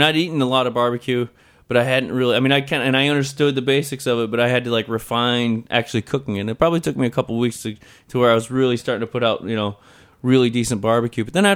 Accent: Trumansburg, New York, United States; I grew up in Trumansburg, which is outside of Ithaca.

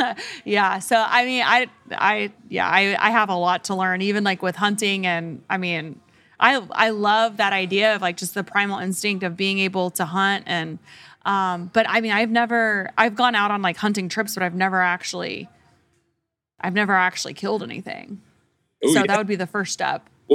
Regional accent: Oklahoma, United States; I grew up on Rockin' D Ranch in Oklahoma, and I have this memory of being around, you know, I was around horses all the time

